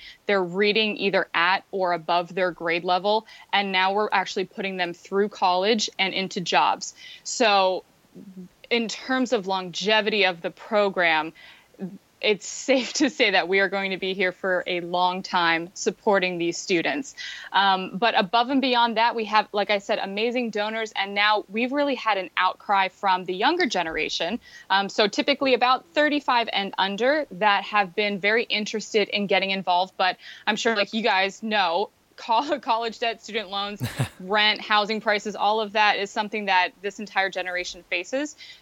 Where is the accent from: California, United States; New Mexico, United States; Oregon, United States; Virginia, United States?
Virginia, United States; I was born and raised in Virginia, but I've been here for a good long time.